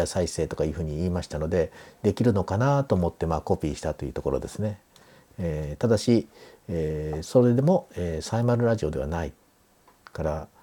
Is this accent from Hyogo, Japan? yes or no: no; Okazaki, Aichi, Japan; これ、FM 岡崎、まあ、今 FM 笑顔っていう名前になったらしいんですが、まあ、私の田舎の、放送局ですが